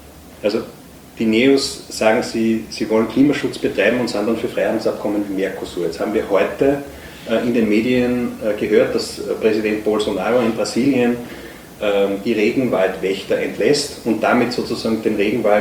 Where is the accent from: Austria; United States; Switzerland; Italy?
Austria; Upper Austria; Jetzt komme ich aus Oberösterreich